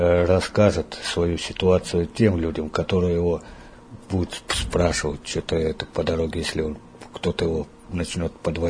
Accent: Biysk, Altai Krai, Russia; Я родился в Алтайском крае, в городе Бийске. Вот, и проживал в данный момент я там. Но поехал на Украину

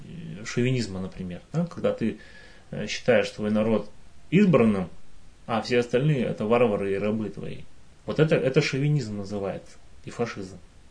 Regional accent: Siberia, Russia; born there; я родился в Сибири, на севере

